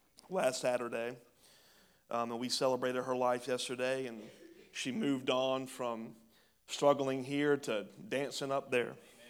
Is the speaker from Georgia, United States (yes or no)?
yes; Pooler, Georgia, United States; also born or lived in Charleston, United States; I grew up in Pooler. Why would I be called to lead a church in the area I grew up in? And I found out that I was actually born in Charleston, South Carolina